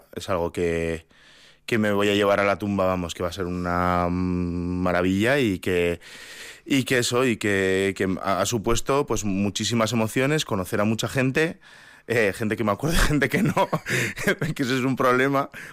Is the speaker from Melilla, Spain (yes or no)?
no; Vitoria-Gasteiz, Basque Country, Spain; Soy muy de la ciudad, soy muy de Gasteiz y...